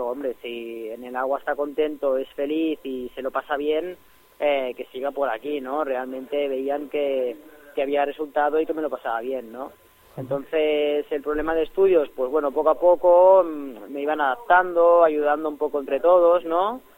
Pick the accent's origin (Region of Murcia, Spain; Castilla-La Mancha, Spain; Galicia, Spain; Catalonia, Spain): Catalonia, Spain; Granollers; el Club Natació Granollers, que es de donde soy yo, de donde vengo, donde me han formado.